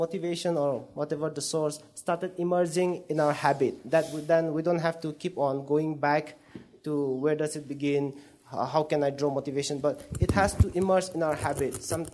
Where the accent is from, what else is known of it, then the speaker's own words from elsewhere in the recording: Manipur, India; I'm from Manipur.